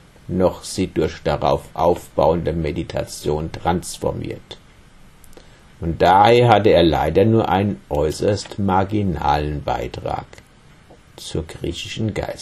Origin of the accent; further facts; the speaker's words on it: Hanau, Hesse, Germany; Und früher ging es mir an mindestens 100 Tagen im Jahr in Hanau, in meiner Heimatstadt, so